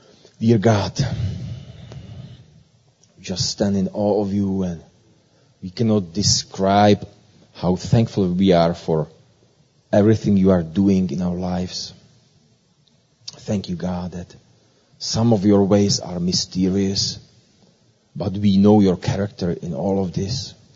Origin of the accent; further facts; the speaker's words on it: Czechia; now in Belgrade, Serbia; I am originally from Czech Republic, now living in Serbia, Belgrade, with my beautiful wife and two children.